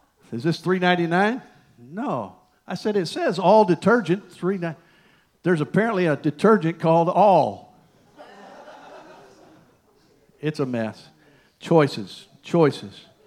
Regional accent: Michigan, United States; I didn't, you know, I grew up in Michigan. I'm thinking snowflakes, you know, kind of cold.

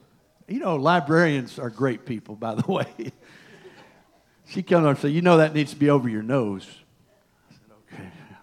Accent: Michigan, United States; I didn't, you know, I grew up in Michigan. I'm thinking snowflakes, you know, kind of cold.

